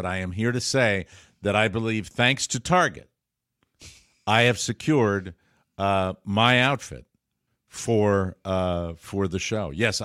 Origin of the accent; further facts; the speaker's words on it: Connecticut, United States; It was just over the line near my hometown.